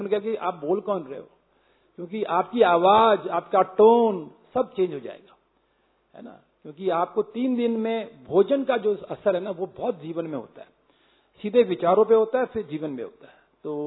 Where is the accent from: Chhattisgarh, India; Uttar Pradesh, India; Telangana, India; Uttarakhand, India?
Uttarakhand, India; Ranikhet; also born or lived in Kochi; मैं रानीखेत का रहने वाला हूं, जो जिला अल्मोड़ा में होता है।